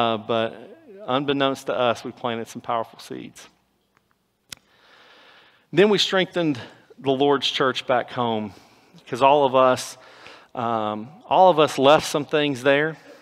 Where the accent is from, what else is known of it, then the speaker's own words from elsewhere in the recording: United States; because I'm from the United States